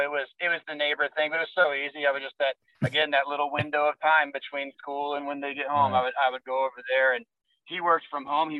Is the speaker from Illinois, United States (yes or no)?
yes; Illinois, United States; And I was actually born here and spent the first 10 years of my life here. So when I say I grew up in Illinois, it was, I kind of mean that because of the formative years, like 10 to about 19.